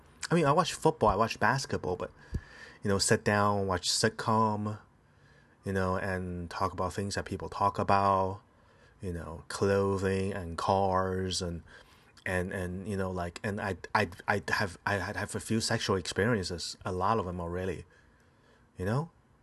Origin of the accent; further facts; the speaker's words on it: Taiwan; now in United States; When I grew up in Taiwan, I never listened to the songs there.